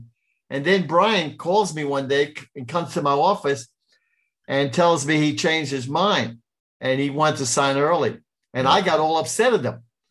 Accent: New York, United States; I'm from New York, Rex.

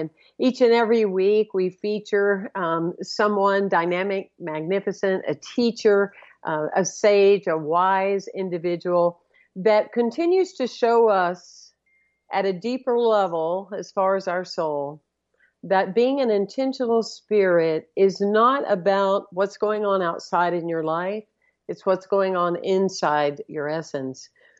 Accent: Southern United States, United States; when I see and hear how much you appreciate the life as a Southerner, it's like there's something within us as Southern people that are dedicated to our roots.

